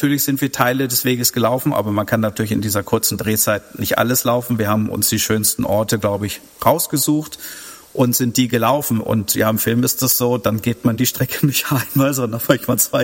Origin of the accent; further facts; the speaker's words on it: Hanover, Lower Saxony, Germany; meiner Heimat Hannover